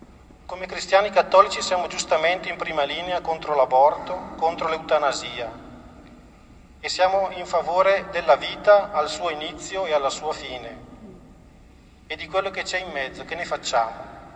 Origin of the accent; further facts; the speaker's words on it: Brescia, Lombardy, Italy; sono un monaco e sono anche contento di esserlo, ma oltre ad essere monaco sono anche bresciano di origine e sono anche molto contento di essere bresciano